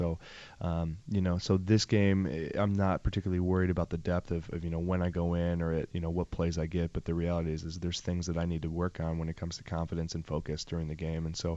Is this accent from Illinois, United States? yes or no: yes; Chicago, Illinois, United States; in junior high, I was undersized and growing up outside Chicago, I wanted to be like Paul Ettinger.